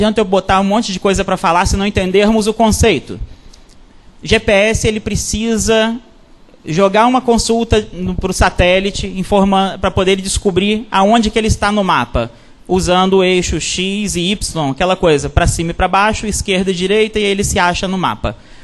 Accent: Rio Grande do Sul, Brazil; Gente de fora, eu, por exemplo, sou lá da Serra Gaúcha, não tenho a mínima noção.

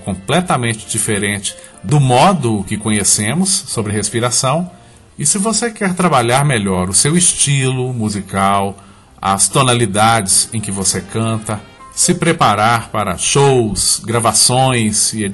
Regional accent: Sete Lagoas, Minas Gerais, Brazil; canção de minha autoria, intitulada … onde eu faço uma homenagem à minha terra natal, Sete Lagoas, Minas Gerais.

